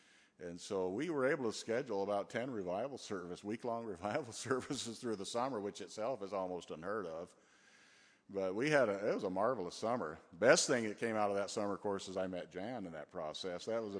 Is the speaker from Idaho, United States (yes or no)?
yes; Idaho, United States; so we launched out in this summer-long series of revival services in Idaho and Oregon. I grew up in Idaho.